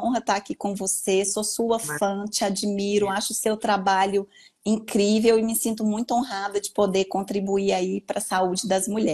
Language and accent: Portuguese; Patos de Minas, Minas Gerais, Brazil; Eu, por exemplo, sou de Patos de Minas